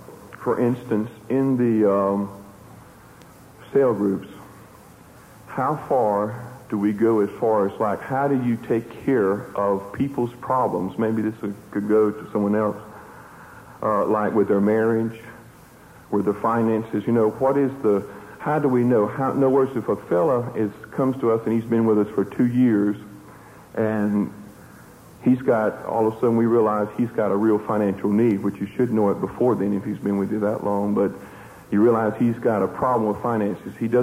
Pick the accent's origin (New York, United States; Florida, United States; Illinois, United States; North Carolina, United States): Florida, United States; Tallahassee; from Tallahassee, Florida.